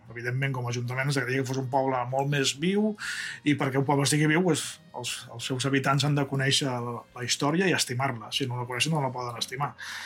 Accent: Reus, Catalonia, Spain; Jo soc de Reus, i a Reus és una ciutat molt gran. Quan jo era petit tenia 70.000 habitants, ara avui en dia en té 110.000, em sembla.

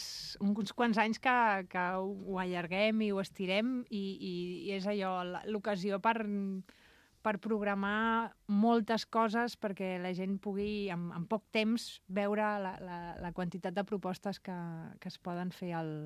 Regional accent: Barcelona, Catalonia, Spain; jo vinc de Barcelona, vivia allà, i quan era adolescent, jove, on quedàvem?

